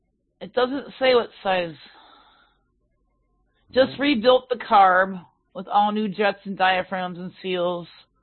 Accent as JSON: {"language": "English", "region": "Minnesota", "country": "United States", "tie": "born or raised there", "lives_now": "Wisconsin, United States", "said": "I grew up in Minnesota, but I lived in Wisconsin long enough now."}